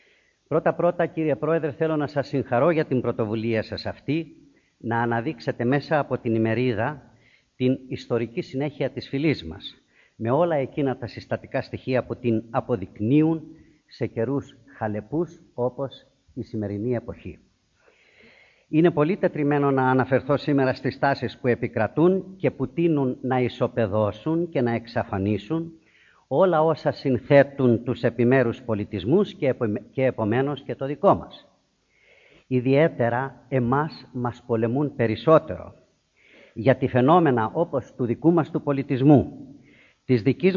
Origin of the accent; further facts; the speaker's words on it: Greece; Έλληνες είμαστε ανέκαθεν. Έτσι διακήρυξαν οι πρόγονοί μας.